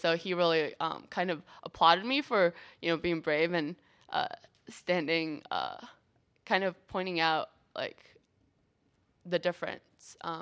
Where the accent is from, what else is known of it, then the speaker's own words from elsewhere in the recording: United States; because I am American, I think that I am a lot more outspoken.